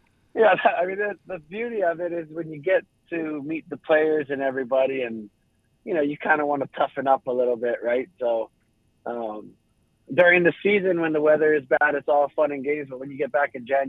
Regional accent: Hawaii, United States; I thought USC and UCLA were kind of the most storied programs when I was growing up in Hawaii.

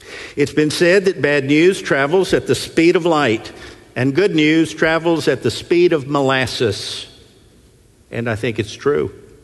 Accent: Nashville, Tennessee, United States; When I was a teenager growing up in Nashville, and out of curiosity, how many native Nashvillians are there in the house?

